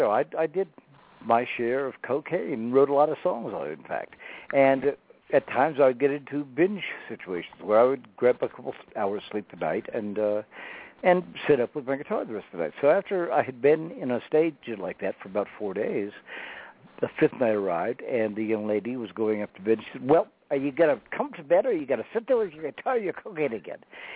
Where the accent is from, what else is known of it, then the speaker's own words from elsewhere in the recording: Clearwater, Florida, United States; So David is somebody that I grew up with in Clearwater, Florida.